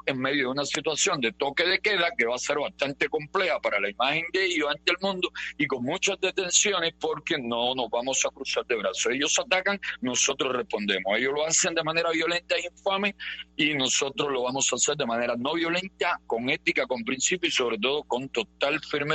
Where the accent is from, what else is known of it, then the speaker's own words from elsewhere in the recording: Cuba; afectado somos todos los cubanos